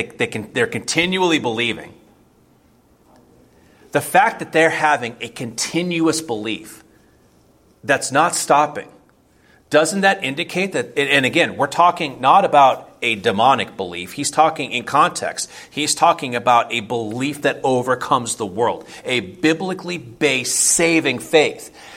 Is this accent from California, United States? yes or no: no; Florida, United States; For me, growing up in Florida, it was the boat ripples, the boat wake on the river.